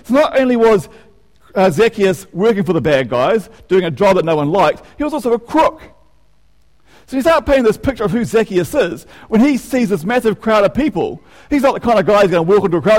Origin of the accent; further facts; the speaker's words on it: Manurewa, Auckland, New Zealand; I'm a white guy in Manurewa, and that's not that common these days. But the fact is, I grew up in Manurewa. I've been there for 40 years, and that's my home, and I feel comfortable there.